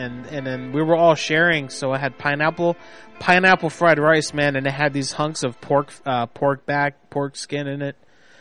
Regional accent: Florida, United States; That's the town over from where I live, where I grew up in Florida. I grew up one town over, right across the river from Sanford.

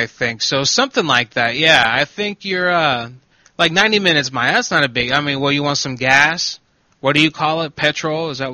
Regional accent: Chicago, Illinois, United States; I'm from Illinois, Chicago, you know, in the United States.

